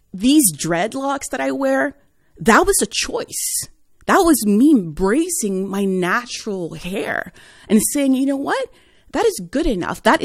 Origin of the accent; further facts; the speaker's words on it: Oslo, Norway; now in Bergen, Norway; growing up in Norway has been very much depending on the city that I lived in. In Oslo, I was just one of the people there. And then moving to Bergen and living here, I feel like a foreigner.